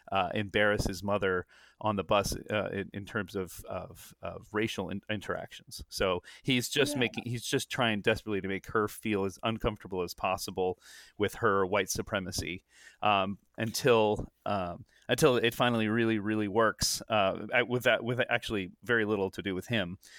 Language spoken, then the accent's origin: English; Florida, United States; now in Baton Rouge, United States; But I grew up in Florida, and I've been in Baton Rouge now for over 10 years.